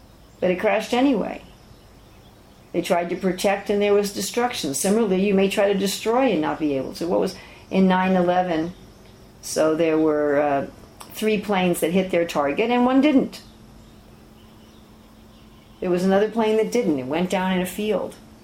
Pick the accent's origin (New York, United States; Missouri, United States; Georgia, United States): New York, United States; And New York was blown up, you know, and I was from New York, so it was particularly frightening for me as a child.